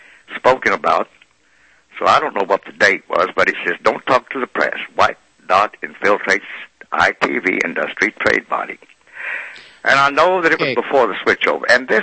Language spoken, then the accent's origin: English; Arkansas, United States; I'm from Arkansas. You have to excuse the way I pronounce it.